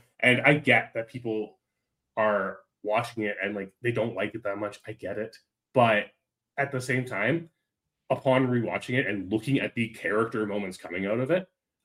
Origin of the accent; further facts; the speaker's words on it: Canada; I'm Canadian. Give me a break, okay?